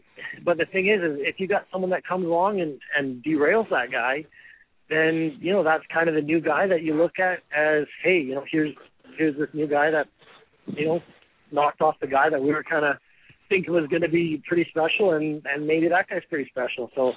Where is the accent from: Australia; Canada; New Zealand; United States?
Canada; Victoria, British Columbia; And where I'm originally from, well, I'm from Victoria, BC, and there wasn't a quality event there.